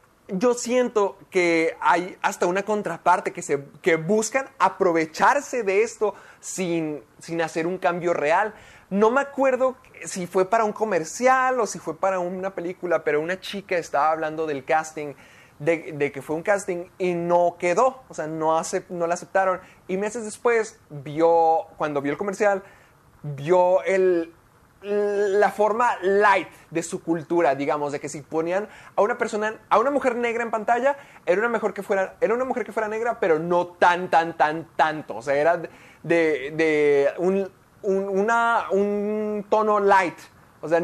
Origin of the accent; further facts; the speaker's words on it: Mexico; tú y yo somos latinos, tú y yo somos mexicanos